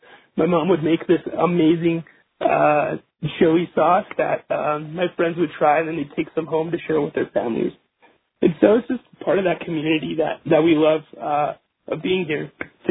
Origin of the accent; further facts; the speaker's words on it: United States; This is the only country that I know. I feel like I'm American, like everybody else, except in one way, and that's on paper, status-wise. I grew up just like everybody else with all my classmates.